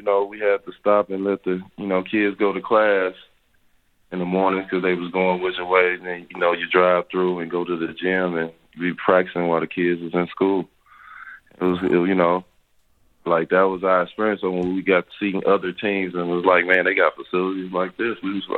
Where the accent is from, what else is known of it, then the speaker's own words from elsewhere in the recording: California, United States; I grew up in NorCal. Nothing about it.